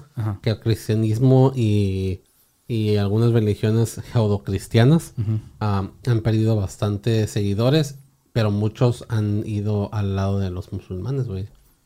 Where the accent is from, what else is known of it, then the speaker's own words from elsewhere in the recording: United States; Soy gringo, debería de saber cómo pronunciar esa madre.